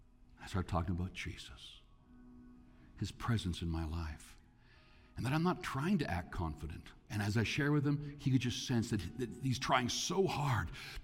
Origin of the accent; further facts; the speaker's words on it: Canada; I'm not just a pastor, I'm a Canadian.